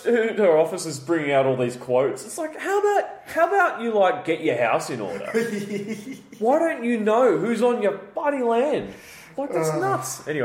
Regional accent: Australia; Being Australian, we're like, oh, we'll just burn it

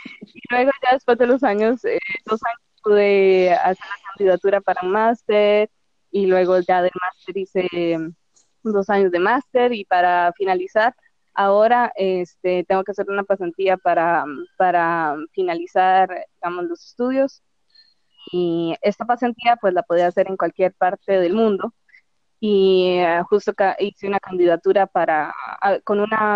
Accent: Costa Rica; moved away as an adult; En realidad, esto fue hace 4 años que me fui de Costa Rica. Me fui de Costa Rica porque estaba buscando nuevas oportunidades.

